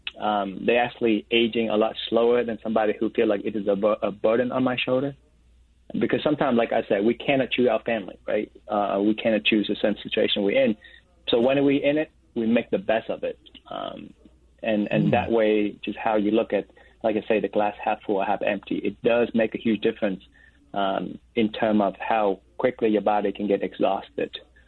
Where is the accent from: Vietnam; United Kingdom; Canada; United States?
Vietnam; I'm an oldest brother, and then I'm from Vietnam.